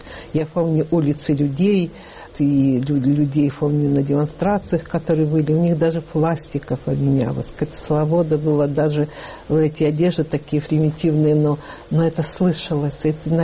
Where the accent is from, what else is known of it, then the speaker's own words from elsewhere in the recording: Russia; now in Germany; видя, что я русская